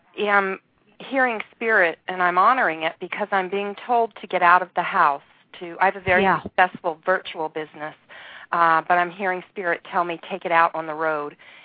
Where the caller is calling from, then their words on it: Easton, Pennsylvania, United States; I'm in Easton, Pennsylvania.